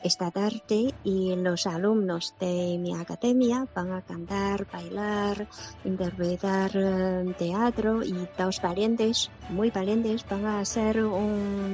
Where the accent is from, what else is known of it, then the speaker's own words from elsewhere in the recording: China; moved away as an adult; now in Toledo, Spain; yo vine de un instituto desde China, y el propio instituto, contando con los trabajadores, las familias, ya tenemos 80.000 habitantes